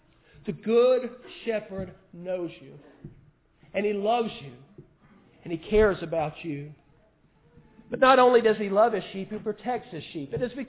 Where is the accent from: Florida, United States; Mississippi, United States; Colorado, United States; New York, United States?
Mississippi, United States; Now, I grew up down in Mississippi, and sometimes I'd have to watch my dad's cows.